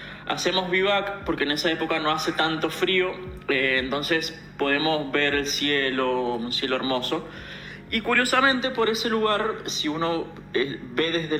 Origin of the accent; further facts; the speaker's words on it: Mendoza, Argentina; Yo soy de Mendoza.